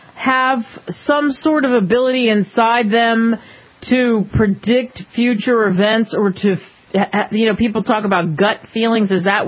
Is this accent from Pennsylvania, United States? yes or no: yes; Philadelphia, Pennsylvania, United States; I was thinking about this growing up in Philadelphia.